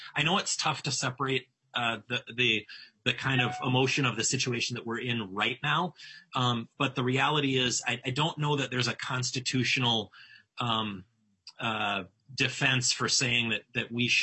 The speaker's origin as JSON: {"language": "English", "region": "Minnesota", "country": "United States", "said": "as a Republican and as a Minnesotan, I want to be part of that process."}